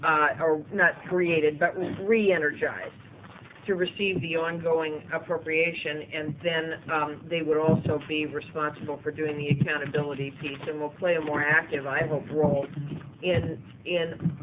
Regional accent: Oregon, United States; I grew up hanging around the Deschutes County Fair back when it was at the old fairgrounds.

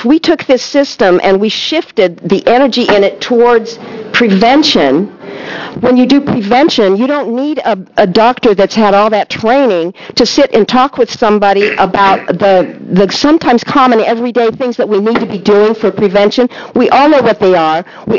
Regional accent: Corvallis, Oregon, United States; I'm from Corvallis

